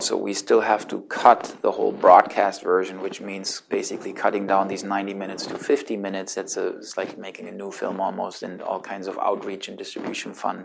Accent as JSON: {"language": "English", "country": "Germany", "said": "And I come from Germany, and in Germany, immigration is very different from America."}